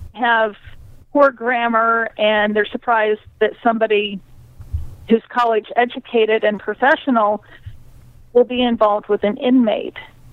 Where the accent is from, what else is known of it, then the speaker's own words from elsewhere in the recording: Missouri, United States; Yeah, I grew up in the Missouri Ozarks in Douglas County.